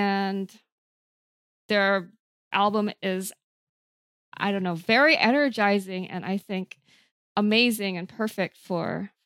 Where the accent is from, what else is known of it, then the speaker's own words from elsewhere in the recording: California, United States; But I'm just from California, so maybe not.